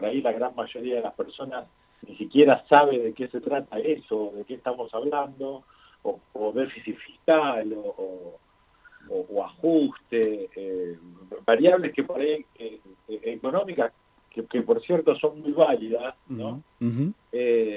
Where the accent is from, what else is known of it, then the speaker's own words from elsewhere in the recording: Argentina; una situación compleja que estamos atravesando como argentinos y argentinas